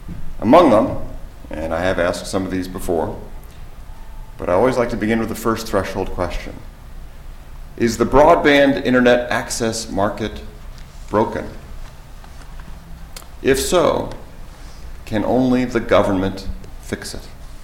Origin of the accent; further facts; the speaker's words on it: Virginia, United States; Any other Jerseyites? I'm a Virginian, but, you know, very good.